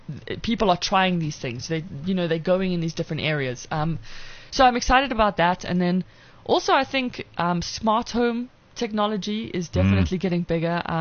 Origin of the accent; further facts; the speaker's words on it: South Africa; accent: South African; Yeah, and I've heard, apparently, that the South African accent is like the number one most liked accent in the world